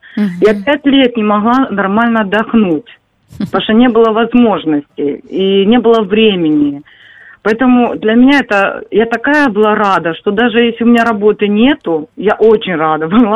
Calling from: Kharkiv, Kharkiv Oblast, Ukraine; я із Харкова.

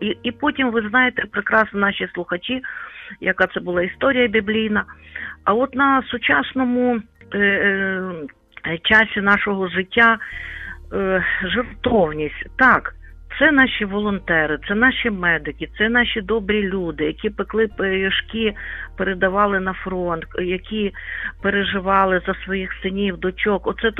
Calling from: Lviv, Lviv Oblast, Ukraine; Я зі Львова дзвоню.

